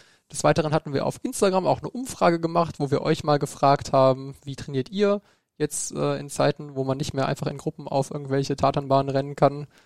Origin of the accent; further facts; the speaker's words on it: North Rhine-Westphalia, Germany; wir müssen vielleicht sagen, wir kommen aus NRW